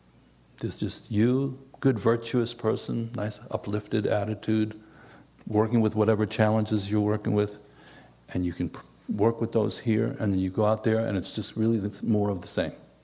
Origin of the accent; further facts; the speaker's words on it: New York, United States; You know, some of it's from growing up in New York. It's like, are you talking to me? You know that vibe?